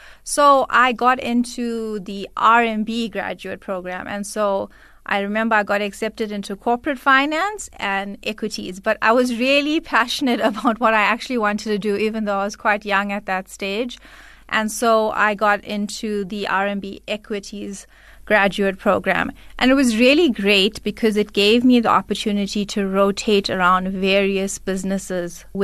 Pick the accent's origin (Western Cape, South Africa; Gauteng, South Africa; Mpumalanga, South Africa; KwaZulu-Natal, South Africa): KwaZulu-Natal, South Africa; Durban; So I grew up in Durban and I attended Kingsway High School.